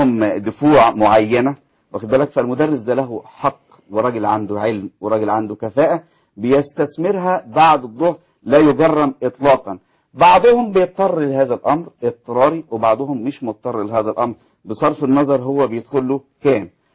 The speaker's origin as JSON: {"language": "Arabic", "country": "Egypt", "said": "واحنا كمصريين ناس افاضل"}